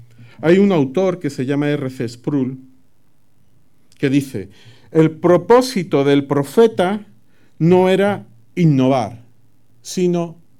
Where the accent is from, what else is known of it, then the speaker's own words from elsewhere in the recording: Andalusia, Spain; Mi pueblo es pequeño y no es como esto, ¿no?, que aquí se edifica en todos sitios. Allí no se edifica tanto. está metido en el interior de Andalucía